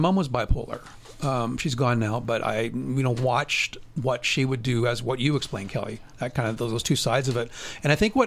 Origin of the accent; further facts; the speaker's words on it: Saskatchewan, Canada; I did want to out myself, though, as both growing up in Saskatchewan